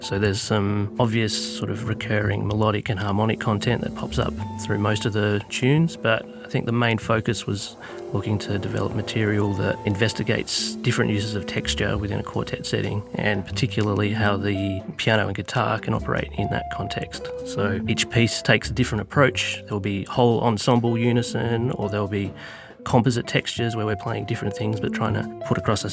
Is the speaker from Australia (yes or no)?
yes; Tasmania, Australia; Hi, this is … here, guitarist and composer from Tasmania. I grew up in Australia and have studied both here and abroad in Amsterdam. I'm currently based in Hobart